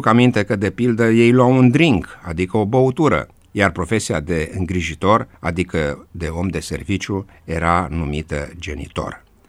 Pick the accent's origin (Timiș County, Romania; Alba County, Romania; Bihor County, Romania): Timiș County, Romania; Comloșu Mare; în copilăria mea petrecută la Comloșul Mare, auzeam o serie de cuvinte americanești în limba de fiecare zi.